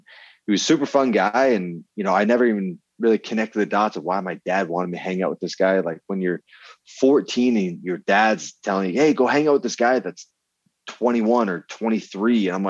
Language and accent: English; Vermont, United States; I grew up in Vermont, but it was just, you know, like kind of what we were exposed to.